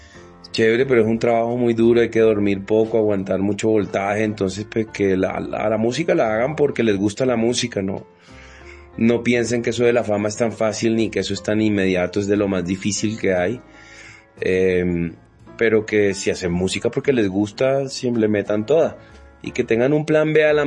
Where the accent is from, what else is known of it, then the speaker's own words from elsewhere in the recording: Colombia; soy como cualquier colombiano que siente empatía